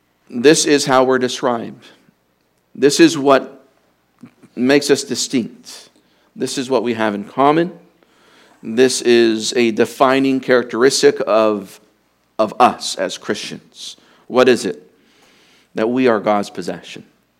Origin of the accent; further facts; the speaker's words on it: Vallejo, California, United States; For me, growing up in Vallejo, there was a specific, oh, you're from Vallejo.